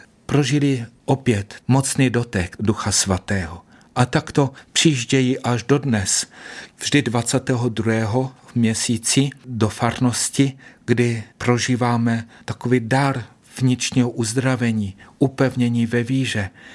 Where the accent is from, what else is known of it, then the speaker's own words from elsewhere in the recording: Dobratice, Moravian-Silesian Region, Czechia; Tak to začalo u nás v Dobraticích.